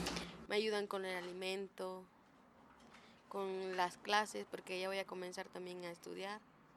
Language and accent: Spanish; Honduras; moved away; Bueno, soy de Honduras y llegué aquí por circunstancias de nuestro país.